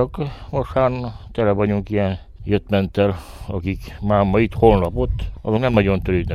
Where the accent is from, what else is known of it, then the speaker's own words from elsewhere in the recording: Arad County, Romania; Születtünk, de dolgoztam 45 évet a városba, Aradon. Nyugdíjba mentem és visszajöttem a szülőházhoz. Nem is távolodtam én el sose, az volt a gondolatom mindig, hogy megérem a nyugdíjat, én visszajövök a faluba. És úgy is volt. 5 éve hazajöttem vissza.